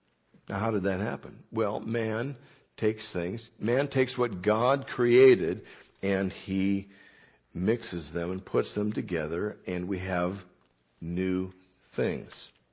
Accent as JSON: {"language": "English", "town": "Portland", "region": "Oregon", "country": "United States", "said": "I came from Portland, Oregon. Portland is known as the City of Roses."}